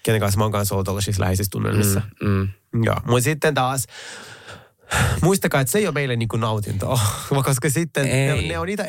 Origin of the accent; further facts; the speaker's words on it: Juuka, North Karelia, Finland; mä oon Juuasta ja ne on ihan naapurikuntia.